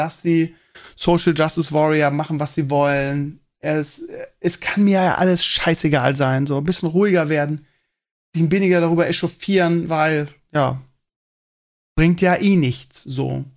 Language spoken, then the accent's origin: German; Bremen, Germany; ich kannte die als Bremer vorher nicht